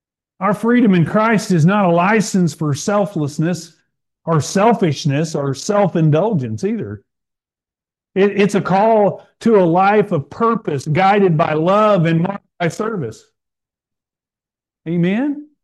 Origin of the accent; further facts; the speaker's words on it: United States; born there; Again, I'm glad I was born here in America.